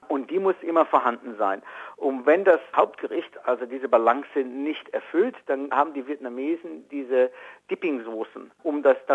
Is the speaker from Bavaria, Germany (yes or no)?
yes; Würzburg, Bavaria, Germany; Ich bin in Würzburg geboren, also in Franken, Nordbayern. Schöner Ort, Barockarchitektur, guter Wein. Und da bin ich aufgewachsen, bin zur Schule gegangen, habe die Universität angefangen, ein bisschen in München studiert